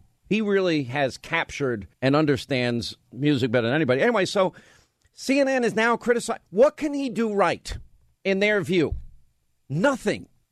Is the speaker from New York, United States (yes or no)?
yes; Franklin Square, New York, United States; really close to my hometown where I grew up, Franklin Square, Long Island, New York